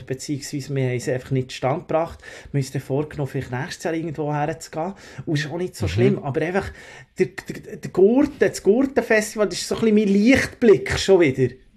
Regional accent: Locarno, Ticino, Switzerland; Das ist Schande über meinen Heimatort, muss man sagen. Ich bin ein alter Ticinese, Locarno Ticino.

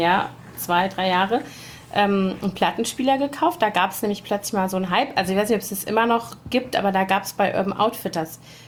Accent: Koblenz, Rhineland-Palatinate, Germany; Es gab auch in Koblenz in meiner Heimatstadt so einen Laden. Und später habe ich in Bonn studiert.

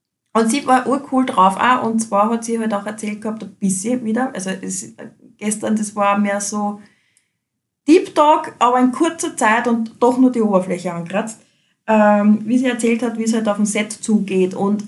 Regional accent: Großschweinbarth, Lower Austria, Austria; bei uns im Ort, ich bin ja aus Großschweinbad

